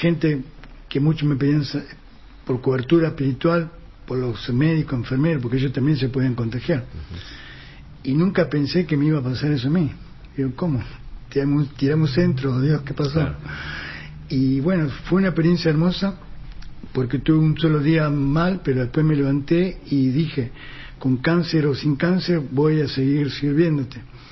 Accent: Tierra del Fuego, Argentina; moved away; yo vengo de Tierra del Fuego

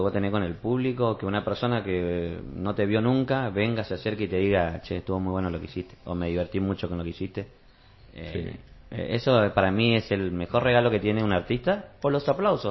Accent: Chaco, Argentina; Yo, por ejemplo, soy del norte y nací en el Chaco, ¿viste?

